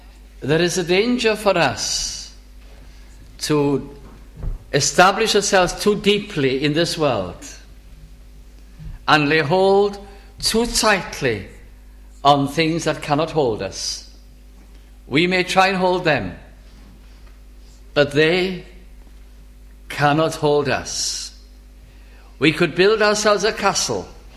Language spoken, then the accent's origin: English; Wales, United Kingdom; I love my country, I think the world of the fact that I am Welsh, I love it.